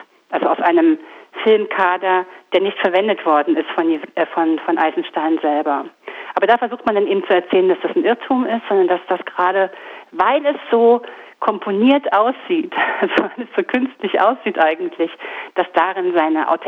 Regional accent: East Germany, Germany; Ich bin in der DDR aufgewachsen und musste das in der Schule lesen.

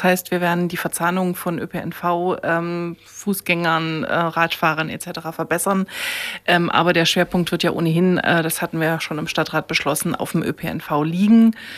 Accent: East Germany, Germany; now in Leipzig, Germany; ich bin schon ganz lange hier in Leipzig, schon seit 20 Jahren und bin auch aus dem Osten und habe mich so mal beim Studium hier, bin hier hängen geblieben, habe mich in die Stadt verknallt

